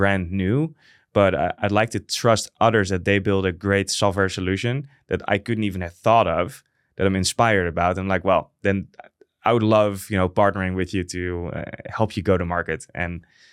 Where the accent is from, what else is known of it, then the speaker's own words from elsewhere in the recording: Netherlands; English is a second language; We as Europeans, or maybe even Dutch people, might be, well, less open to new joiners